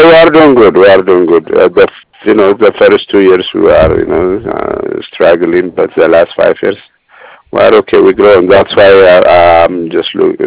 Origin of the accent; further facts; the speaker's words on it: Ethiopia; I'm from Ethiopia, by the way, and so we have all the, you know, spice food.